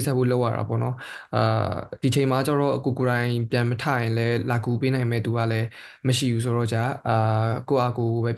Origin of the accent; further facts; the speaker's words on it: Magway Region, Myanmar; ကျွန်တော်ကဒီမကွေးတိုင်းပေါ့နော်အဲဒီကျွန်တော်ဒီကျွန်တော်ဒီညာဘက်ကနေလာတာဆိုပေမဲ့